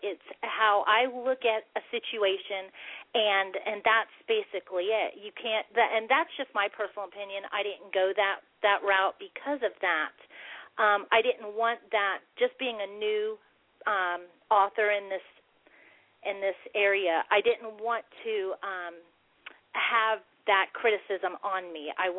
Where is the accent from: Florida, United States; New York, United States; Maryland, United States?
Florida, United States; Plant City; also born or lived in Brandon; now in Tulsa, United States; I'm from Brandon, Florida. Grew up there in Plant City. Moved to Tulsa, Oklahoma.